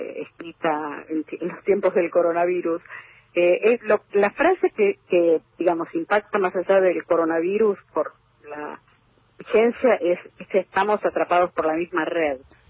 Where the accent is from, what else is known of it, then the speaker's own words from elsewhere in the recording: Buenos Aires, Argentina; moved away as an adult; now in New York, United States; Yo me fui de Buenos Aires en el año 89